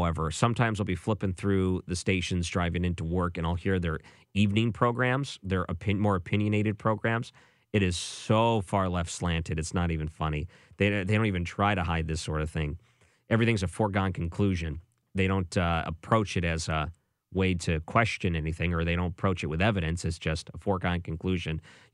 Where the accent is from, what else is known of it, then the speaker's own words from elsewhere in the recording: Detroit, Michigan, United States; I grew up in Detroit. Tigers were terrible for a long, long time.